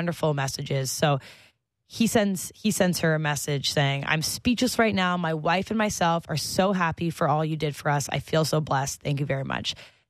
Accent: Canada; But as a Canadian, you can't, like, log into Venmo.

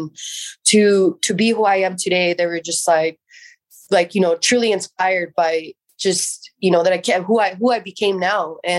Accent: San Jose, California, United States; I just, you know, I grew up in Eastside San Jose. It's probably not the best neighborhood. My parents were immigrants. So I'm first generation here

